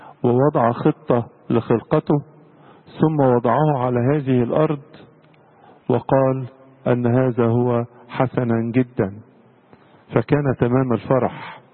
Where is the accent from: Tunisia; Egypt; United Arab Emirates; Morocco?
Egypt; هذا الموضوع الهام جدا بالنسبه لنا كمصريين